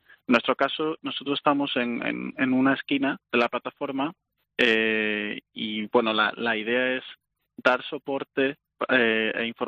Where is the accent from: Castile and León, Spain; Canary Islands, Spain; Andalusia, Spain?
Andalusia, Spain; Málaga; una experiencia bastante importante para mí, que vengo de Málaga